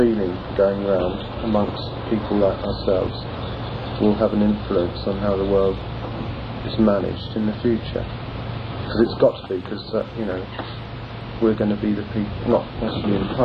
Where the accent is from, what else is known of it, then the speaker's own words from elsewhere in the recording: United States; As an American living in this country now, and being brought up in America